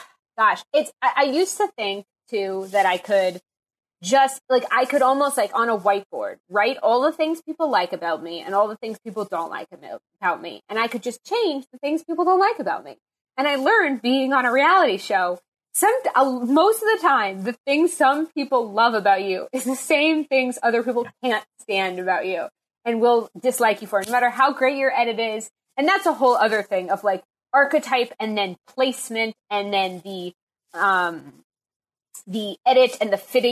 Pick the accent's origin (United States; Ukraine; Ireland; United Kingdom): United States; Boston, Massachusetts; Like, we are both from Boston. We literally are from like a couple towns over.